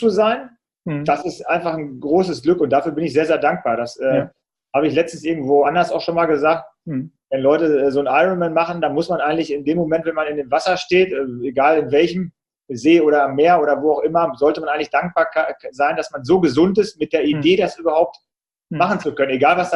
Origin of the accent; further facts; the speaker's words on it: Salzkotten, North Rhine-Westphalia, Germany; in meinem Heimatort Salzkotten gibt es auch so einen kleinen Marathon